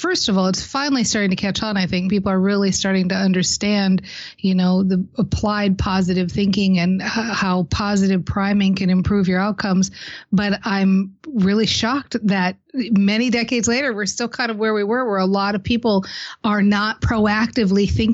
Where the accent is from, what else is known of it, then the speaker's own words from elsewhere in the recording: Minnesota, United States; I'm from Minnesota, and I was raised in Minnesota, and we have long winters here.